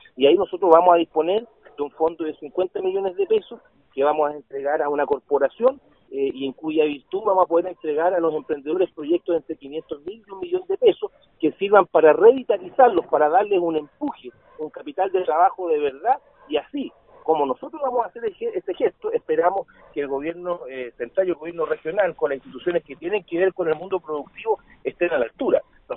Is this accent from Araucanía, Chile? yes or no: yes; Loncoche, Araucanía, Chile; yo, además de ser nacido y criado en Loncoche